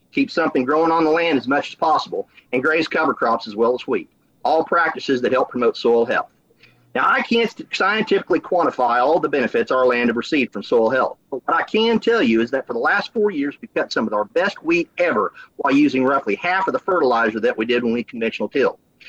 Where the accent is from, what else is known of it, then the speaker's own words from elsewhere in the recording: Oklahoma, United States; Again, my home state has an example. In 2001, the state established a carbon credit program that made the Oklahoma Conservation Commission the referee for carbon credits.